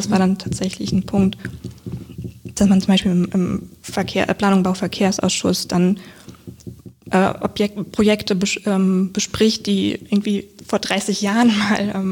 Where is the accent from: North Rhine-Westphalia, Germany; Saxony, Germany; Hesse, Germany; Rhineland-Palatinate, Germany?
Hesse, Germany; Wiesbaden; so ein Nach-Hause-Kommen-Gefühl, wenn ich dann wieder in Wiesbaden angekommen bin, oder wenn man als Kind im Urlaub war und dann sind wir, also wir haben bei Henkel Trockengon gewohnt